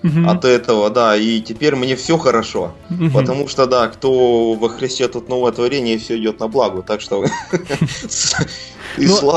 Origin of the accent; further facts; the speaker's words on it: Kazakhstan; born there; Родился я в Казахстане во времена Советского Союза. Тогда еще жил в немецком поселении, но всю жизнь считал себя русским